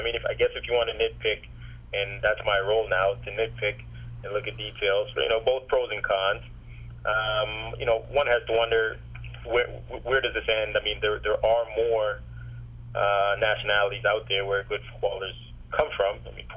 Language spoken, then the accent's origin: English; Jamaica; I mean, I'm Jamaican